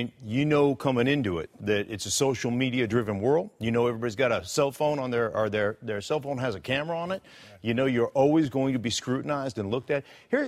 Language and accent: English; Alaska, United States; Like, I came from Fish Belly White in Alaska, right? I came from an upper, you know, upper middle class, yeah, family